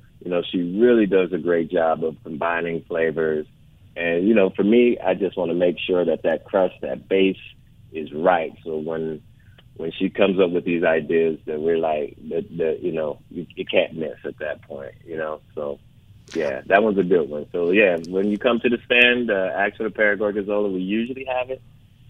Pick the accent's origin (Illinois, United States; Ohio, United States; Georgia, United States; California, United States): California, United States; Los Angeles; I'm just an American kid, a black kid, grew up in South Central.